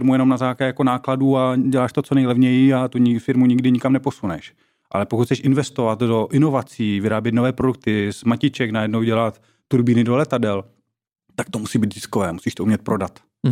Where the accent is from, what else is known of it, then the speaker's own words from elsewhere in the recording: Ostrava, Moravian-Silesian Region, Czechia; pocházím teda z Ostravy